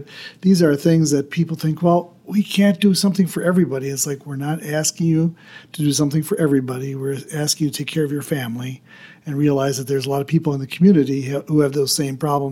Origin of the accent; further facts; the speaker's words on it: Manitowoc, Wisconsin, United States; also born or lived in Michigan / Japan / California; now in Milwaukee, United States; I grew up in Manitowoc, but I've been kind of all over. My places of service were Michigan and Japan and California, as well as many years here in the Milwaukee area.